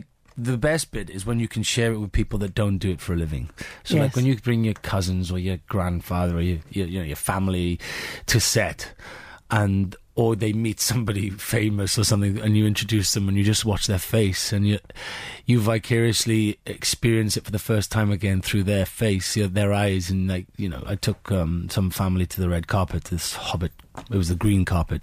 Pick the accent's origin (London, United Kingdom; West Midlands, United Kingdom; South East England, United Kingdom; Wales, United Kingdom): Wales, United Kingdom; But if it did, this is me being very Welsh.